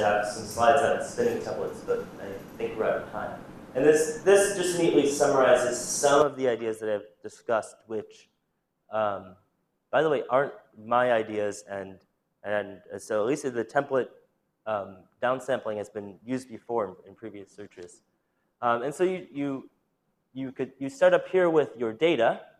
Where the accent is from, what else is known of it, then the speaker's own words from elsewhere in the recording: Los Angeles, California, United States; Well, I'm from Los Angeles. That's why I included the gracias.